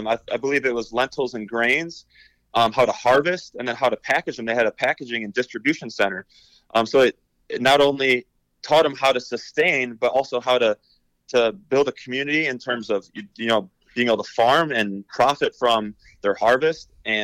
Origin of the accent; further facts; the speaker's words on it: Edgerton, Wisconsin, United States; I'm hosting my own football camp in my hometown of Edgerton, Wisconsin.